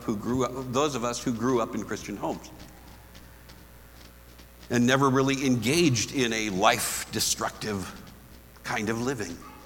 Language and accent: English; Minnesota, United States; Because, I mean, I'm from Minnesota. And we're nice.